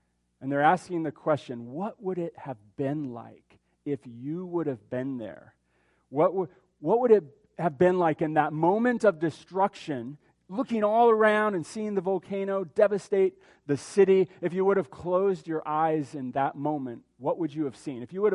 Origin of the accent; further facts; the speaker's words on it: Lincoln, United States; now in Bozeman, United States; Yes, I'm from Lincoln, but more recently from Bozeman, where I pastor.